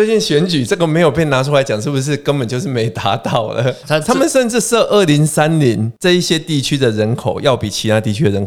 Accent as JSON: {"language": "Chinese", "town": "Wandan", "region": "Pingtung County", "country": "Taiwan", "tie": "born or raised there", "said": "没有，我是万丹。"}